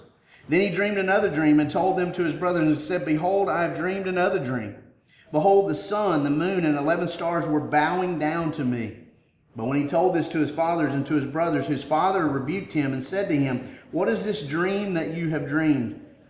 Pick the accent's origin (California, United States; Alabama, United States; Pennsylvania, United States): Alabama, United States; McCall; I grew up in McCall, Alabama. You can hear it in my accent, okay? I was from the country, and I never thought about leaving there. That was my hometown.